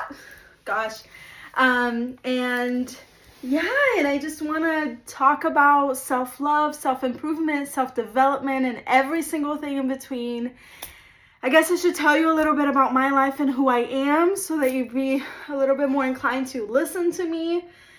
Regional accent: Brazil; English is a second language; I am originally from Brazil. I am Brazilian

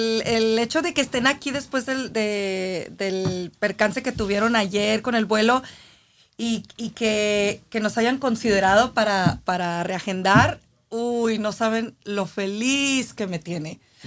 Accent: Aguascalientes, Mexico; yo soy de Aguascalientes.

